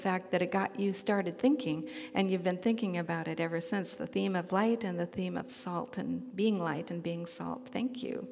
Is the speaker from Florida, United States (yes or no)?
no; Bellingham, Washington, United States; So as I was growing up in Bellingham, I went to Pioneer Girls Camp.